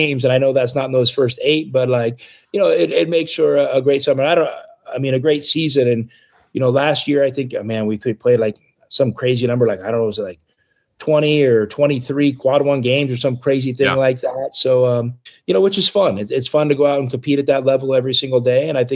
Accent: Kelso, Washington, United States; You know, in my town, where I grew up in Kelso, Washington

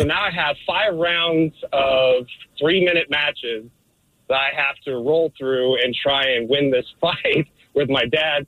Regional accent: Montana, United States; when I was a senior in high school in my hometown, small town, middle of nowhere, Montana, just south of Flathead Lake, about 40 minutes.

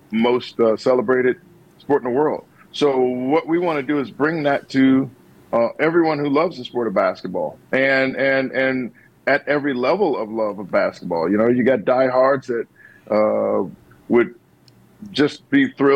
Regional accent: Indianapolis, Indiana, United States; I was born and raised in Indianapolis, so I'm a Hoosier native.

